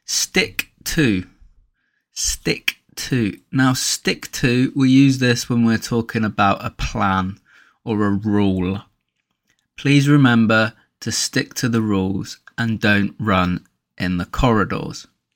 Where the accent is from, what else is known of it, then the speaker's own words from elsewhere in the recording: England, United Kingdom; accent: British; getting your ears accustomed to an authentic British accent. No American accent here. 100% English.